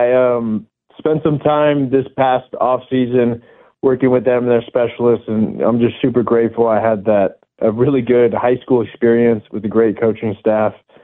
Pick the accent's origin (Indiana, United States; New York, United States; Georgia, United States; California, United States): California, United States; Poway; I grew up in Poway, but closer to Rancho Bernardo, so I ended up going there.